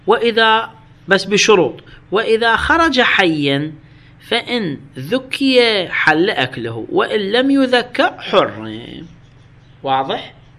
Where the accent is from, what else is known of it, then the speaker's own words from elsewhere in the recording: Iraq; اللي هنا احنا عندنا بالعراق يسموه القوزي